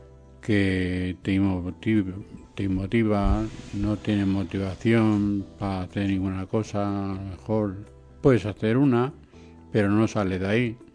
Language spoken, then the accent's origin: Spanish; Fuenlabrada, Community of Madrid, Spain; Yo soy de Fuenlabrada, pero quizás venga.